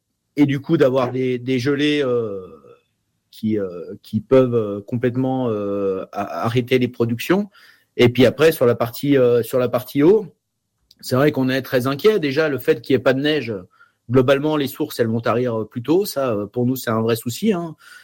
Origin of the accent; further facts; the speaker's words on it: Auvergne-Rhône-Alpes, France; moi je suis savoyard, donc nous on parle de gouille, mais quelque part c'est du patois